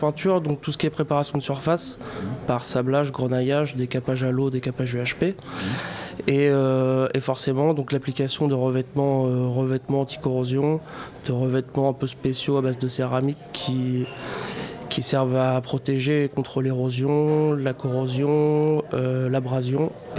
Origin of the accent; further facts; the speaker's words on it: Le Havre, Normandy, France; Je suis natif du Havre.